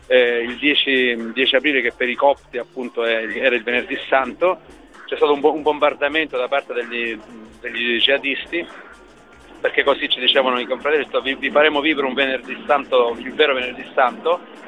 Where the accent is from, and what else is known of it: Sicily, Italy